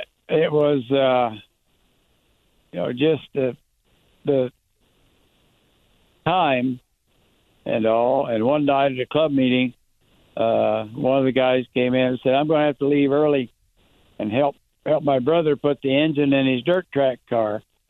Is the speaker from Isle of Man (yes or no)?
no; Kansas, United States; born there; also born or lived in Tulsa; I went to 13 different schools during my time, and I was born in Kansas, and we lived in all different stations where my dad was stationed in the Air Corps